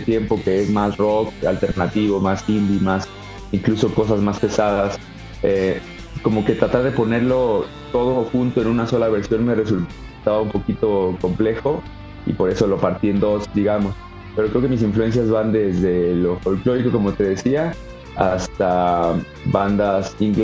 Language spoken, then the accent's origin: Spanish; San Luis Potosí, Mexico; Yo soy de San Luis Potosí